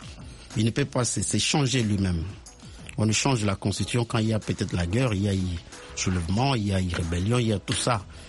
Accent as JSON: {"language": "French", "town": "Harrisonburg", "region": "Virginia", "country": "United States", "said": "Je viens de Virginie, oui, précisément Harrisonburg."}